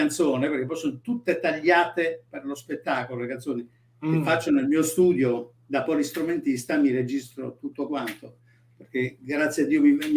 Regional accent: Naples, Campania, Italy; Perché a me piaceva tanto, da buon napoletano, la sua musica

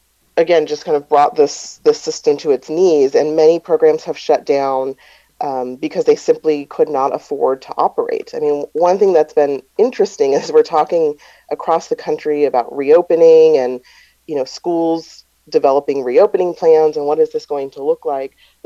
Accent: California, United States; in states like my home state of California

